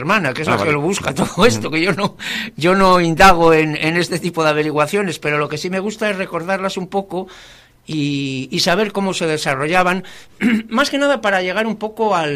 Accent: Laredo, Cantabria, Spain; Porque la Batalla de Flores, para los que somos de Laredo, no digo en su totalidad, sí, pero en su gran mayoría, comemos en casa.

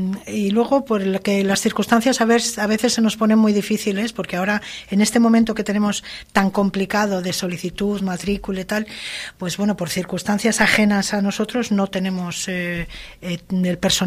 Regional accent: Madrid, Community of Madrid, Spain; moved away; yo soy de Madrid, empecé en Madrid, luego por circunstancias vine para acá

